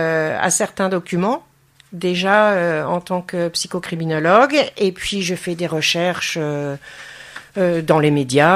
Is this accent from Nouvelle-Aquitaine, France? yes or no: no; Charleville-Mézières, Grand Est, France; born there; je suis née à Charleville-Mézières dans les Ardennes et j'étais adolescente pendant la période criminelle de Michel Fourniret